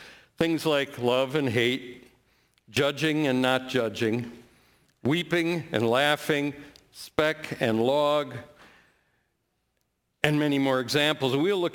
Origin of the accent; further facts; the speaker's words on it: Cedar Grove, Wisconsin, United States; I'm from Cedar Grove, reared in Calvary OPC, did a bunch of stuff